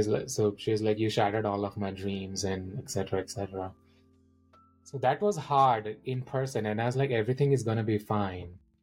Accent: India; I'm originally from India.

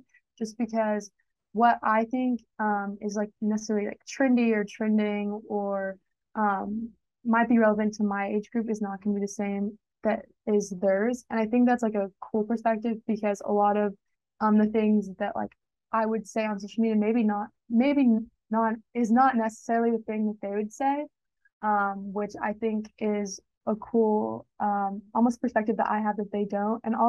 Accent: Dallas, Texas, United States; or I'm from Dallas. I'm a big Dallas Mavericks fan

